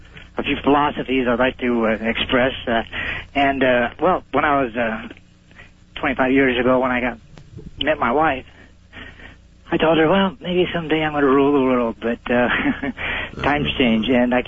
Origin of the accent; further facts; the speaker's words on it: San Diego, California, United States; I'm from San Diego, California.